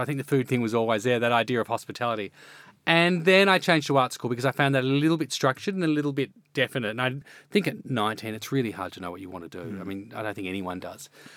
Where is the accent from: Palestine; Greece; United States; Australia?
Australia; my background is, you know, Anglo-Australian. So my family, I grew up on English food, roast dinners